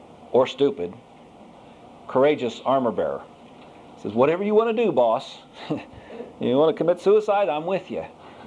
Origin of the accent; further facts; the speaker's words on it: Columbus, Ohio, United States; now in North Carolina, United States; but I've learned to correctly pronounce the name of my home state up north. You see, from my teen years upward, I grew up in Columbus, Ohio.